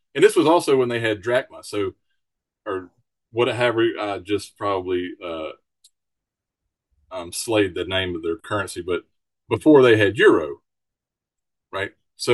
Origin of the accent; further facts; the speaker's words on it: Alabama, United States; just working in Europe really kind of exposed me to a lot of cultural things that growing up in Alabama, you just don't get.